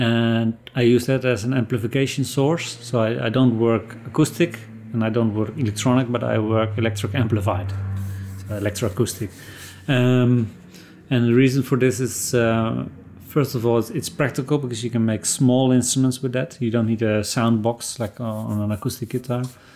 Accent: Netherlands; English is a second language; I'm from the Netherlands, and I'm an inventor of musical instruments.

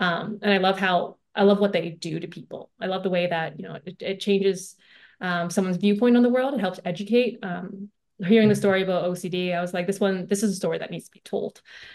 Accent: Canada; especially being Asian Canadian, you could definitely see the differences in approach between Western and Eastern ideologies and how you approach mental health.

